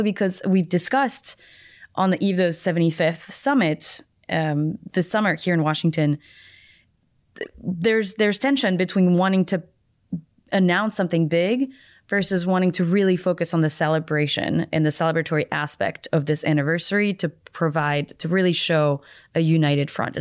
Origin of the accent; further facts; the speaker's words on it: Belgium; in Leuven, in my home country of Belgium